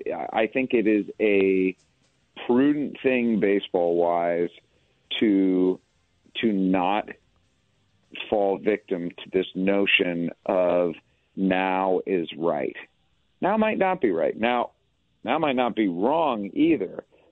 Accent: Cleveland, Ohio, United States; I'm from Cleveland.

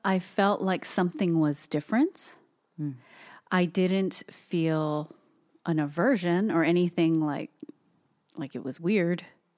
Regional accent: Hawaii, United States; But I will say that still growing up in Hawaii and being Asian, having that cultural piece too, yeah, you don't talk about it.

